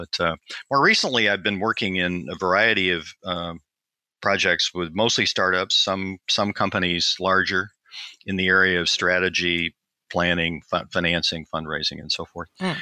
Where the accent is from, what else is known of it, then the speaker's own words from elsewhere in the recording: Detroit, Michigan, United States; I grew up in Detroit. My dad ran market research for General Motors in the 70s.